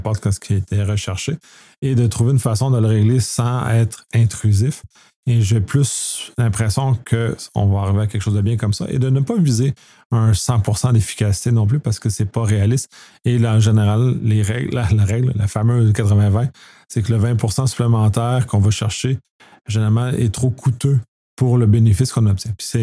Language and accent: French; Canada; en tant que Canadien, on a le même problème